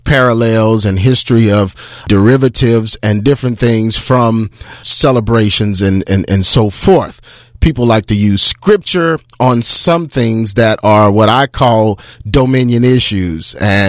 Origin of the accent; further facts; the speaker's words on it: United States; Just growing up in America, I can remember and I can think back to the warm, fuzzy times of the holiday season